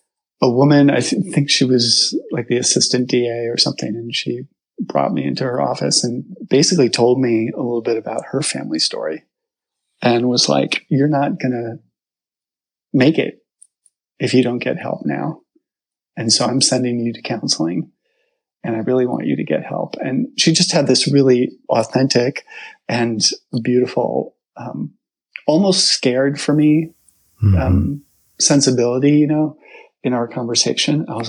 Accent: Connecticut, United States; also born or lived in New York; now in California, United States; no, I grew up in Connecticut.

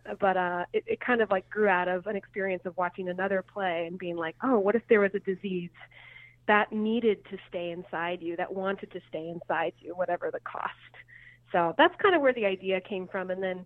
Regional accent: Chicago, Illinois, United States; So I grew up in Chicago, but I've been back in Chicago professionally for about 10-ish years.

